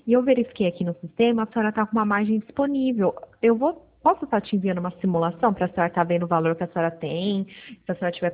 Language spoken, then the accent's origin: Portuguese; Pirassununga, São Paulo, Brazil; Eu sou aqui de Pirassununga, mas eu faço o Brasil todo. Mas hoje eu tô em Porto.